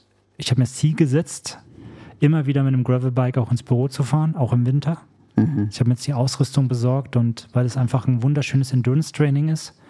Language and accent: German; Germany; now in Switzerland; Und jetzt komme ich aus der Schweiz als ja schon ein bisschen erfahrener Trailläufer und freue mich, in meiner Heimat dann auch mal das Traillaufen ausführen zu dürfen.